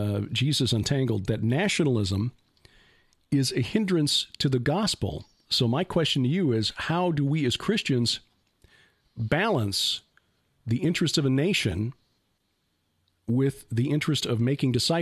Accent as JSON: {"language": "English", "country": "United States", "said": "as an American, North American, United citizen of the United States, that bothered me a little bit"}